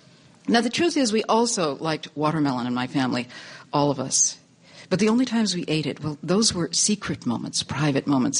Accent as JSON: {"language": "English", "town": "Boston", "region": "Massachusetts", "country": "United States", "tie": "born or raised there", "said": "I grew up right here in Boston."}